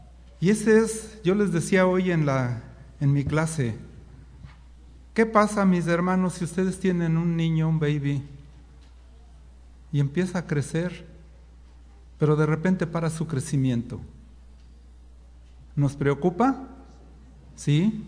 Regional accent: Mexico City, Mexico; born there; yo nací en la Ciudad de México, un lugar alto

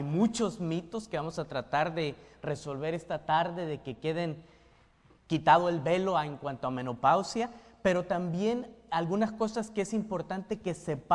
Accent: Chihuahua, Mexico; no soy de Guadalajara, no soy de Jalisco, soy de Chihuahua.

